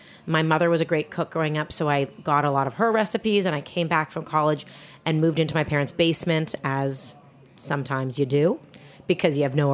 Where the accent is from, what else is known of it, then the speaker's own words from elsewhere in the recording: Toronto, Ontario, Canada; also born or lived in Montreal, Canada; I grew up in Toronto, Canada.